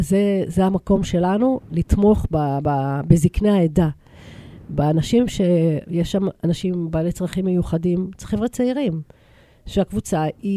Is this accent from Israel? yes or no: yes; Or Yehuda, Tel Aviv District, Israel; born there; אור יהודה, מקום, זה המקום שלי, מקום הולדתי.